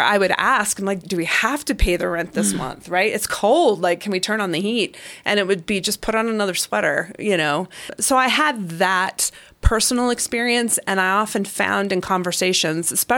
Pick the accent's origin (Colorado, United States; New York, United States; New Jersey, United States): Colorado, United States; Colorado Springs; I grew up in Colorado Springs. My mother, I had a single mother, very, very low income. We grew up in Southeast Colorado Springs.